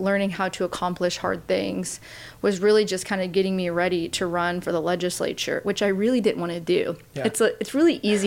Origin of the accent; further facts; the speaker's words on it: Sturtsville, Missouri, United States; I went to Sturtsville. I grew up in Sturtsville, then went to St. Joe Christian, of course, Missouri Western.